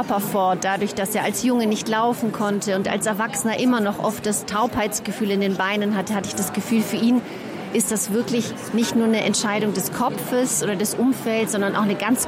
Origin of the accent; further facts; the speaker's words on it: Banat, Romania; also born or lived in Sibiu; Bin in Hermannstadt geboren in Siebenbürgen, bin aber im Banat aufgewachsen. Denn mein Vater hatte dort eine Stelle als Pfarrer